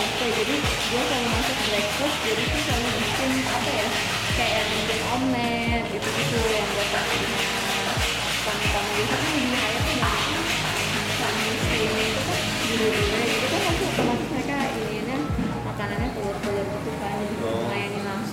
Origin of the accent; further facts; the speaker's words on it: Malaysia; karena saya orang Malaysia